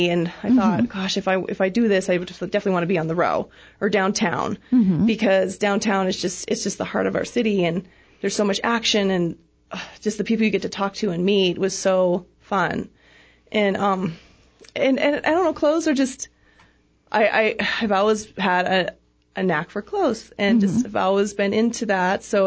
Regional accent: Prescott, Arizona, United States; I'm from Prescott, so I played downtown when I was little, and now I work downtown as an adult.

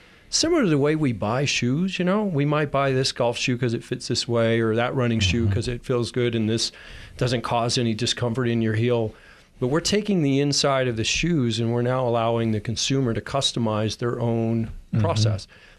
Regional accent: Prescott, Arizona, United States; moved away; I was born and raised in Prescott, and I left in 81 and spent time in Tempe and Florida going to engineering school and actuarial school and finance.

